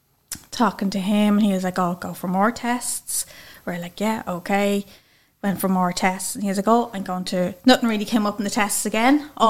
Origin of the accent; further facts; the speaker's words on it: Leinster, Ireland; I'm from Winston Old Town County, Dublin. I'm 37 years of age